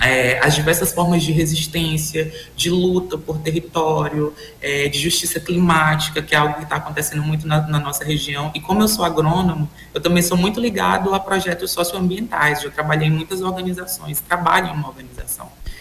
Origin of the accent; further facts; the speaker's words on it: Cruzeiro do Sul, Acre, Brazil; eu sou daqui de Cruzeiro do Sul, do Acre